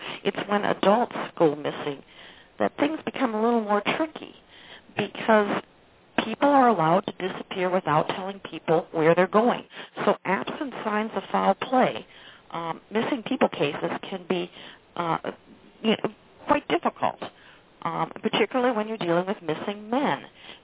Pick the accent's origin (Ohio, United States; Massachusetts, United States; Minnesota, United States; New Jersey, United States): Minnesota, United States; now in Minneapolis, United States; Well, I grew up on the Minnesota-Iowa state line, but I've spent most of my life living in the Twin Cities and working for television here in Minneapolis